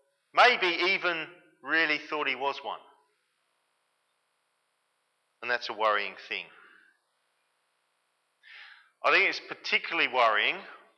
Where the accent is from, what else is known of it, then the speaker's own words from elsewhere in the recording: England, United Kingdom; I'm English and you can't take that out of me, I don't think.